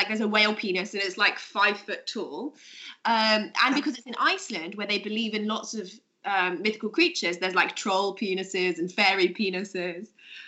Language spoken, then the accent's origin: English; London, United Kingdom; And now I live in London and I grew up in London.